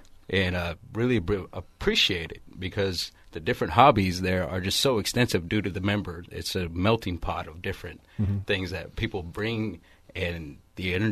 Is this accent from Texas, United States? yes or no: yes; Lubbock, Texas, United States; now in Medford, United States; being so far from home. I'm from Lubbock, Texas, and I was not aware of any clubhouse models, you know, in my area before this.